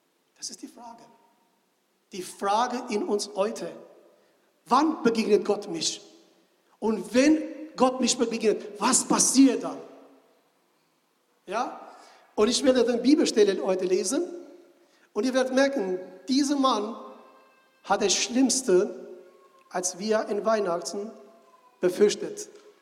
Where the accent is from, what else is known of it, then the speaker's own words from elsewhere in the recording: Albania; now in Berlin, Germany; ich komme ursprünglich aus Albanien, ich lebe seit einer ganzen Weile in Deutschland, ich bin verheiratet und ich habe 3 Kinder. Ich lebe in Berlin seit mehr als 10 Jahren